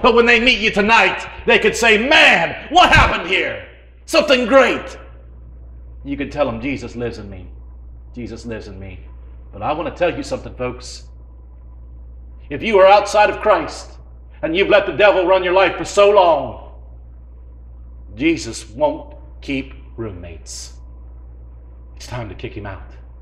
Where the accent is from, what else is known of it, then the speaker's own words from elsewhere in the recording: Ohio, United States; And I grew up around Captina Creek. And we had a beautiful creek because it was right below the coal mine.